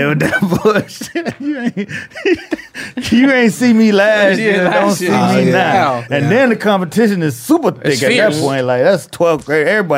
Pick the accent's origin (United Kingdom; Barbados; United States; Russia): United States; the South; I'm from the South, so you know what I'm saying?